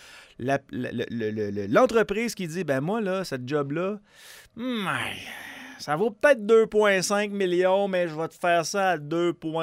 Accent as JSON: {"language": "French", "region": "Quebec", "country": "Canada", "said": "Puis on dirait qu'en tant que Québécois, on a toujours été habitué d'entendre ça."}